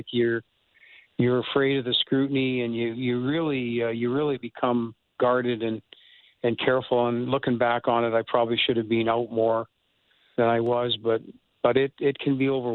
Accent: Edmonton, Alberta, Canada; And because obviously Edmonton is my hometown. The team means the world to me.

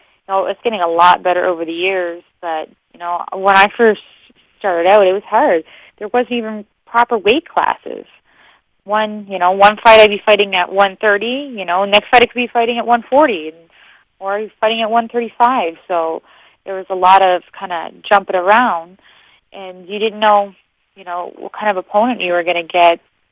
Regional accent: Canada; Yeah, I'm Canadian. We know how to fight.

